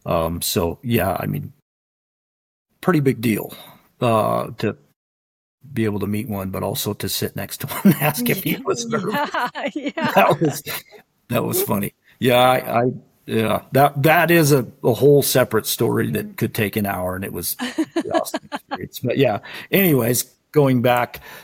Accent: Rock Springs, Wyoming, United States; I was born and raised in Southwest Wyoming in the thriving metropolis of Rock Springs. And after high school, came to Northeast Wyoming to work on a ranch

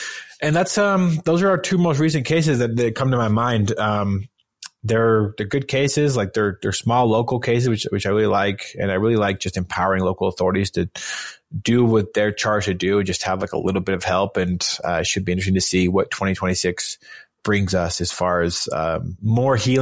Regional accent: Wyoming, United States; like I always use the example, you know, cause I'm from Wyoming, of a wolf

